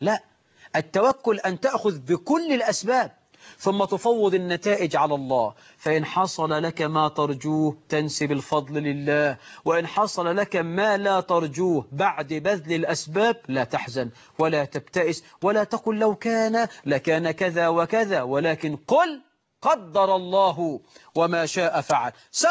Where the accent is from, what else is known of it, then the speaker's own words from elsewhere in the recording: Egypt; عندنا في مصر 9 مليون عانس